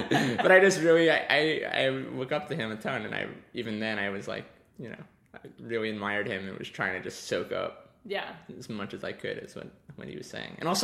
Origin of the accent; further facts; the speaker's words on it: Providence, Rhode Island, United States; Moved around a bunch, but Rhode Island, Providence, is kind of home for me, especially high school.